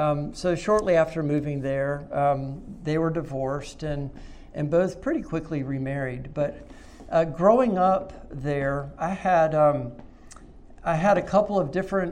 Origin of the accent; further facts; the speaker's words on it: Winston-Salem, North Carolina, United States; also born or lived in Wisconsin; So depending on who I'm talking to, I'm from Wisconsin, I'm from North Carolina, but really grew up in Winston-Salem.